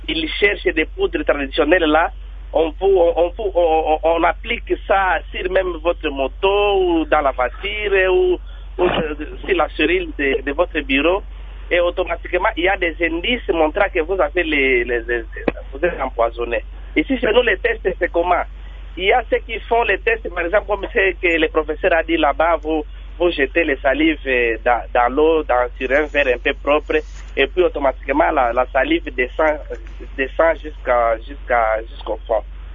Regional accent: Maniema, DR Congo; mais ici, chez nous, au Maniema, il y a d'autres poisons.

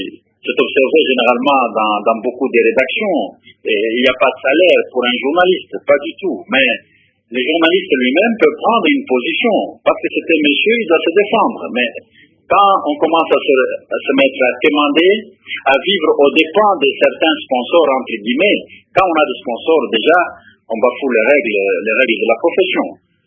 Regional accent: Mbuji-Mayi, Kasaï-Oriental, DR Congo; Voilà un peu ce qui a fait la grande actualité cette semaine ici chez nous en Mbujimayi.

